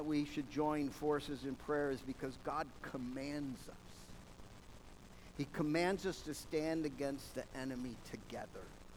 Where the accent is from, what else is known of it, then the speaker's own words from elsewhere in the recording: Granville, New York, United States; People, I'm from Appalachia. Not Kentucky, not Tennessee, but upstate New York, that other end of the Appalachian Trail. Side branch called Granville.